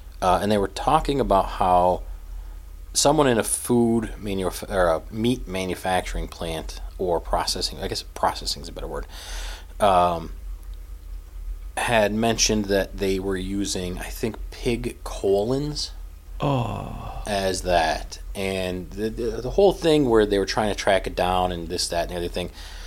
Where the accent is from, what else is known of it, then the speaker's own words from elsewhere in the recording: United States; But that's it's maybe not be an American problem, but as an American, we don't always focus on where did this come from